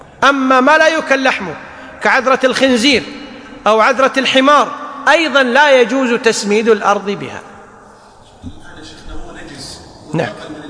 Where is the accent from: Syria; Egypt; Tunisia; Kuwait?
Kuwait; مثل الحين عندنا بالكويت يسمون الدين سلف